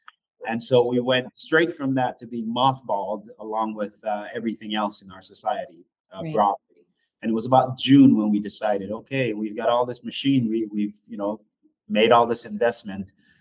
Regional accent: Jamaica; a ginger beer that I grew up with in Jamaica. That's where I'm from, originally from Jamaica.

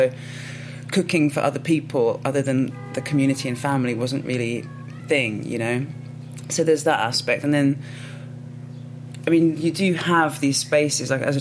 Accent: United Kingdom; I'm Irish Ghanaian. So even, like, I can't, I find it difficult to call myself English even, because I'm definitely British.

